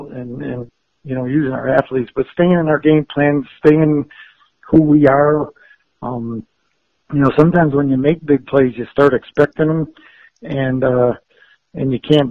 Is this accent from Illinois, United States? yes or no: yes; Chicago, Illinois, United States; Growing up in Chicago, I don't know. I don't like the Brewers.